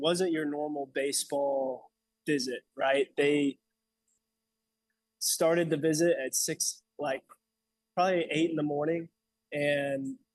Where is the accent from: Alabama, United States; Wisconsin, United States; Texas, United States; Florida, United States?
Alabama, United States; Auburn; also born or lived in Carrollton, Georgia; Yeah, so I was born in Carrollton, Georgia. Moved to Auburn whenever my dad got a new job when I was in around fifth grade. So I basically like went to high school, grew up the second part of my life in Auburn.